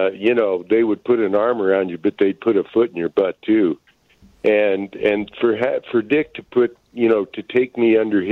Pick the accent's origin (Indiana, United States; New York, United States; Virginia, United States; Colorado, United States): Colorado, United States; You know, in high school, coming through high school and growing up in Colorado, I never needed anything else.